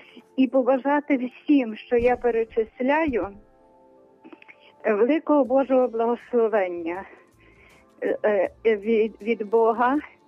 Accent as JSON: {"language": "Ukrainian", "town": "Lviv", "region": "Lviv Oblast", "country": "Ukraine", "said": "Я також зі Львова"}